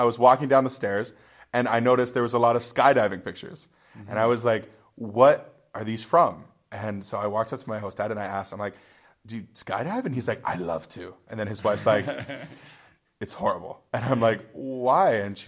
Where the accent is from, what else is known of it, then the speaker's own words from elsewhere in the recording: Canada; I speak very good French because I went to high school and grade school in French. I'm Canadian.